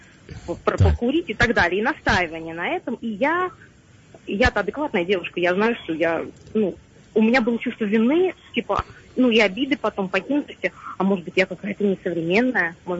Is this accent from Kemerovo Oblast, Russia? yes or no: no; Moscow, Russia; Мне 30 лет, я из Москвы.